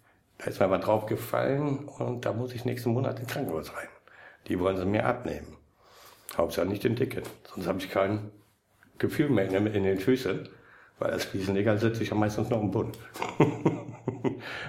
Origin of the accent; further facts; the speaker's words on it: Düsseldorf, North Rhine-Westphalia, Germany; Ich bin in Benrath geboren, 1965, bin jetzt 56 Jahre alt. Dann bin ich nach Düsseldorf-Flingern, von Flingern nach Rath.